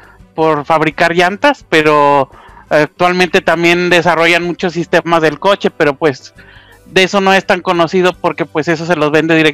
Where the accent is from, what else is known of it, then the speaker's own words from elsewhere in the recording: Durango, Mexico; also born or lived in Mexico City / Monterrey; yo nací en Chilangolandia, mi pueblo natal, hace varios años. De ahí nos fuimos a vivir a Durango. Ahí terminé la secundaria, hice la prepa y la carrera.